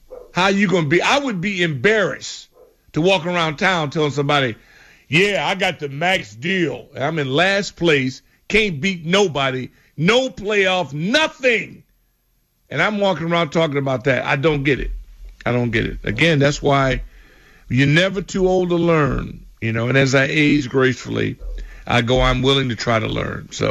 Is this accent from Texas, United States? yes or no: no; California, United States; I grew up out there in Orange County.